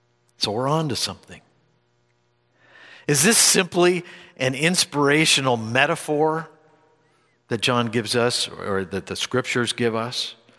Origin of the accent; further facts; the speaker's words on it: Hollywood, California, United States; As a young lad growing up in Hollywood, I was always disappointed when it was set up in sometime in late November.